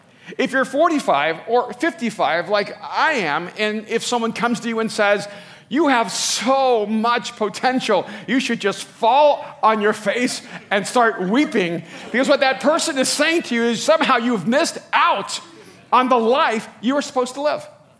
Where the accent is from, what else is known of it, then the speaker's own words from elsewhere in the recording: El Salvador; first language Spanish; English is a second language; now in United States; I'm an immigrant from El Salvador, first generation. Spanish was my first language. My grandparents raised me for the first 5 years of my life.